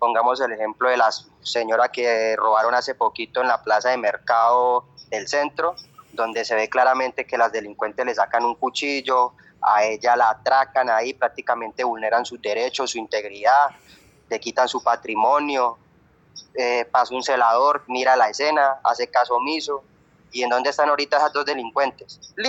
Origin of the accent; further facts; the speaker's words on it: Bucaramanga, Santander, Colombia; Yo también soy de acá de Bucaramanga.